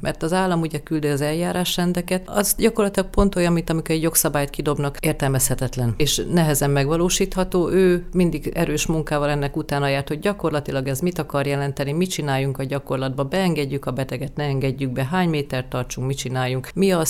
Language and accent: Hungarian; Eger, Heves, Hungary; Egri lány vagyok, és a családi házunkban nekünk mindig 5-15 darab macska volt